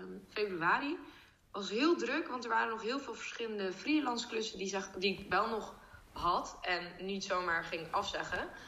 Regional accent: North Brabant, Netherlands; Ik kom helemaal uit Brabant.

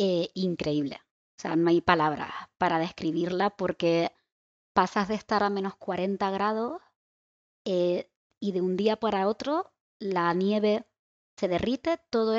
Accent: Canary Islands, Spain; Y es solo en mi pueblo, no pasa en ningún otro sitio de la Orotava, perdón, de Tenerife.

